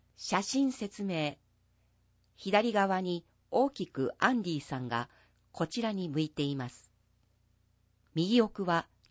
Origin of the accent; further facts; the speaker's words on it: Vancouver, British Columbia, Canada; now in Iwakura, Japan; 私はカナダのバンクーバーという都市で生まれ育ちました。両親はもともとベトナム出身ですが、1980年代にカナダに移住しました。